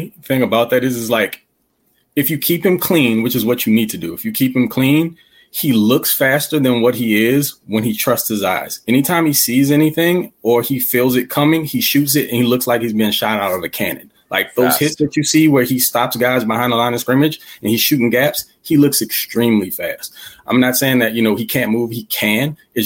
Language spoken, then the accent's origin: English; Louisiana, United States; I'll say about 90% of my family are Saints fans. So I'm from Louisiana.